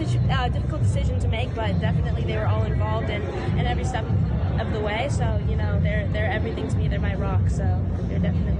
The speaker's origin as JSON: {"language": "English", "region": "California", "country": "United States", "said": "You know, I'm from California, so it's not too far from home."}